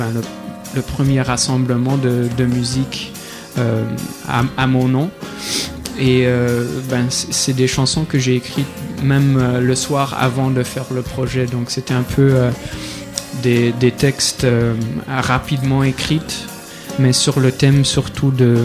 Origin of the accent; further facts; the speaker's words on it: Quebec, Canada; first language English; j'ai grandi au Québec dans une famille anglophone, mais dans une école francophone justement et une société francophone, donc. Et j'habite toujours à Montréal, donc je m'expose un peu à cette diversité finalement. Donc je parle l'anglais et le français